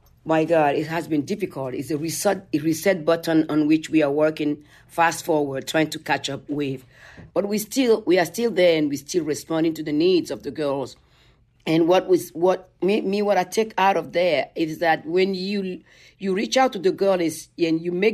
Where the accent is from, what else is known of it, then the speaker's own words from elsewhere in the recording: Benin; has always been since I was growing up in Benin